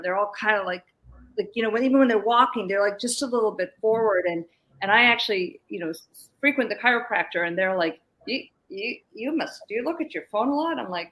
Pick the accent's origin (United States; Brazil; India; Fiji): India; we're Indian, we always doing something with our heads.